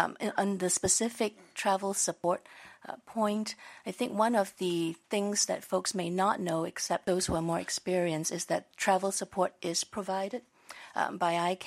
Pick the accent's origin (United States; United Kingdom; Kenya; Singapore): Singapore; Perhaps most relevant for this audience, I'm from Singapore.